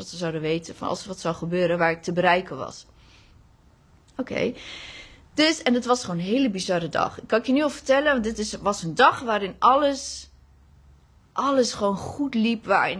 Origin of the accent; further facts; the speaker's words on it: Netherlands; Waar kom je nou vandaan? Ik zeg, ja, ik kom uit Nederland.